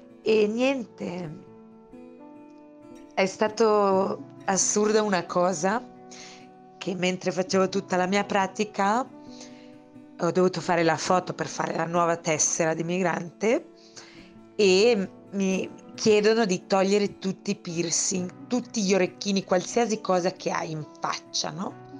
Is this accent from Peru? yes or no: no; Switzerland; da buona svizzera ormai gli orari sono molto inculcati